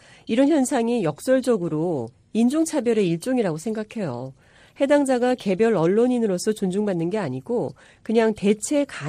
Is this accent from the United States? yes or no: yes; Texas, United States; Korean is a second language; also born or lived in Missouri; 저는 미주리주에서 태어나 텍사스주에서 자랐는데요. 텍사스에 있는 작은 지역 언론에서 일하고 있었어요.